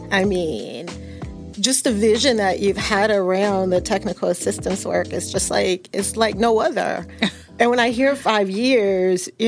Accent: Jackson, Mississippi, United States; I grew up in Jackson, Mississippi around construction, around my grandfather, and they were always in real estate.

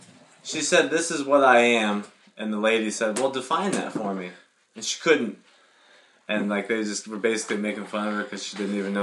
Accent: Ohio, United States; also born or lived in Indiana; Always talk about Cleveland. Always talk about growing up in Ohio.

